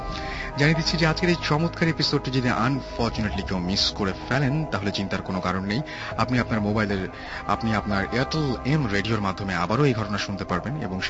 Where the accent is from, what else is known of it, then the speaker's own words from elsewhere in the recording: Chittagong, Chittagong Division, Bangladesh; now in United Arab Emirates; আমার বাড়ি চিটাগং ডিস্ট্রিক্টে, কিন্তু আমি এখন ইউএইতে থাকি।